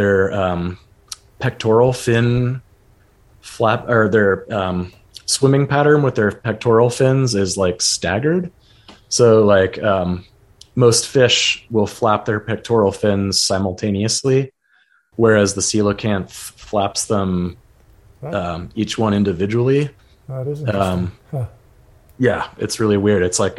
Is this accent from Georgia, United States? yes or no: no; Seattle, Washington, United States; So I'm from Seattle native. Both sides of my family go back four generations in the Seattle area.